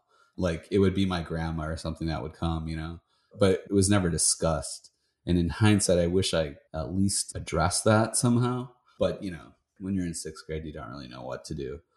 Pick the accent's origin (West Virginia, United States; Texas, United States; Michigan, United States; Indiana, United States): Michigan, United States; I grew up in Southwest Michigan, big family. We had 8 kids, 2 stepkids. Kind of grew up in the... not really rural. It was sort of like hugging right up against the lake.